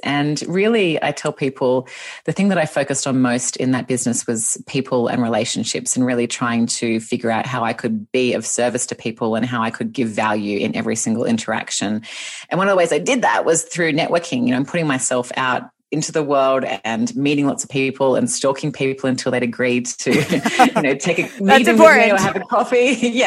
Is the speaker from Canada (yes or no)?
no; Australia; now in Los Angeles, United States; you can hear from my voice and my accent that I'm not from here. I'm Australian originally, and I moved to Los Angeles 5 years ago now. So we've been living here in California for 5 years